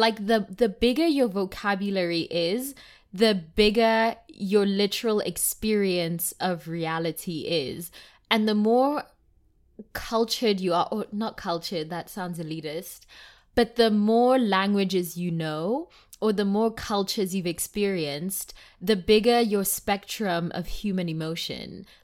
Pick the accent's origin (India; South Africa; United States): South Africa; as a South African, and, like, in South Africa, we have 11 different languages. And generally, if you're from Johannesburg, you either know, like, most or you can speak most of the languages. And so, like, for example, for me, I'm Tswana